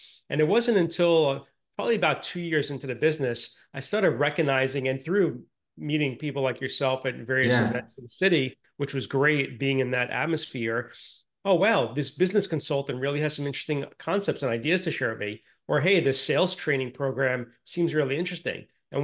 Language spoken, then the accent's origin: English; New York, United States; So, I'm from New York. I live in New York, although I did a short stint in New Jersey.